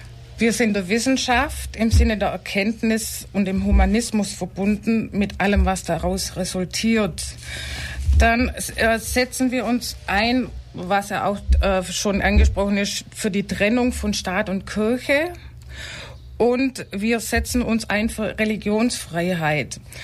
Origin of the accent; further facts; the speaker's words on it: Ulm, Baden-Württemberg, Germany; born there; ich bin in Ulm geboren, bin erzogen worden in nicht-christlichen Sinne